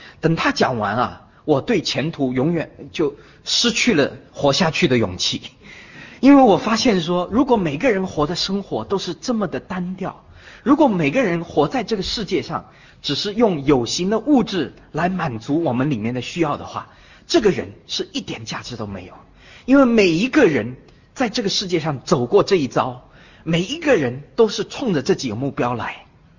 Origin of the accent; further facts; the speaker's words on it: Suzhou, Jiangsu, China; 我是苏州人